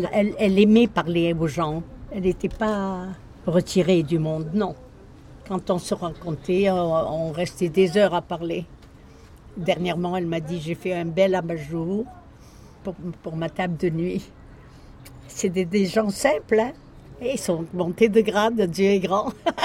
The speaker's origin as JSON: {"language": "French", "town": "Sfax", "region": "Sfax Governorate", "country": "Tunisia", "lives_now": "France", "said": "Je viens de Sfax, Tunisie."}